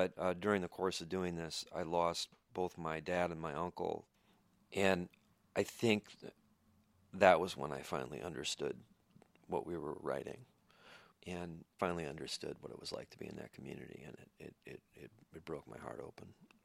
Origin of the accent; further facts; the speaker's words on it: Minnesota, United States; You know, I felt very, even though I'm from Minnesota, I felt very, very connected to West Virginia.